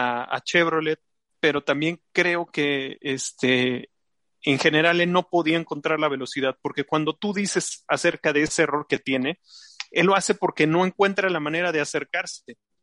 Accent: Mexico

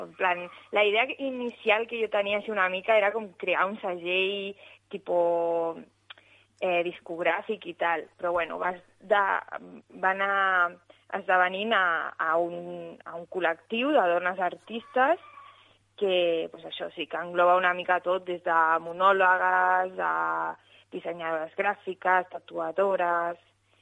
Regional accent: Terrassa, Catalonia, Spain; Bueno, Terrassa al final, bueno, és una ciutat, no és com Barcelona

